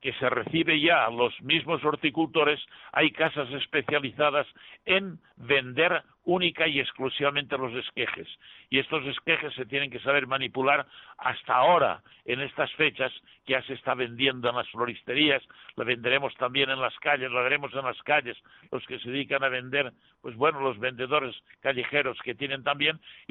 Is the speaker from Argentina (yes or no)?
no; Villarreal, Valencian Community, Spain; en mi pueblo de Villarreal